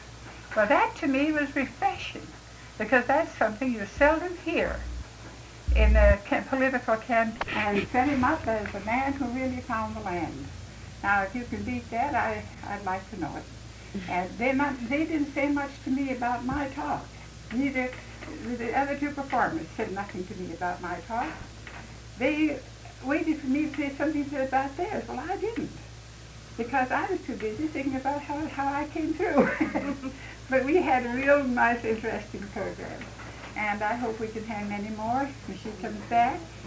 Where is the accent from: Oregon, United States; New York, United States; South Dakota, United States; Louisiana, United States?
South Dakota, United States; also born or lived in Wisconsin; I came from South Dakota, but I had the background of the University of Wisconsin